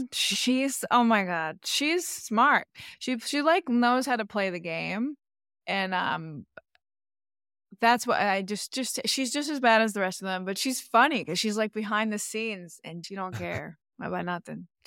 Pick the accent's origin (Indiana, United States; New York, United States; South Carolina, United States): New York, United States; Queens; I grew up in Queens